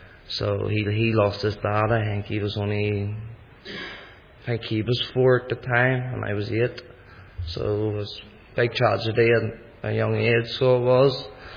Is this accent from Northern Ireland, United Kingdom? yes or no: yes; Monkstown, Northern Ireland, United Kingdom; So I was brought up in Monkstown, living with my nanny and my granda.